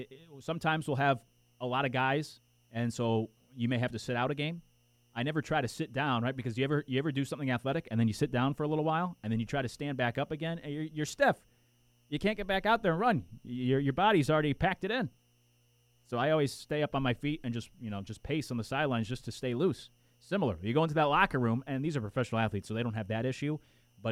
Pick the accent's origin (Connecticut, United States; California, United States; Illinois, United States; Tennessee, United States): Connecticut, United States; New Haven; In fact, I grew up in Connecticut, New Haven.